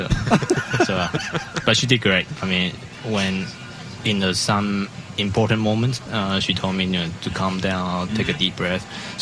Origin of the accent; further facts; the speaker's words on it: Seattle, Washington, United States; Well, I'm from Seattle, so yeah. I'm a little bit biased.